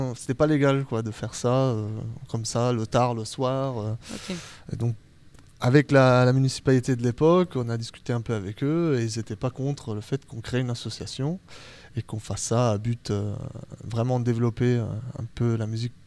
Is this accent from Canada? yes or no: no; Germany; now in Artan, France; Un nom de famille allemand, parce que je suis allemand, mais depuis très longtemps, je réside à Artan.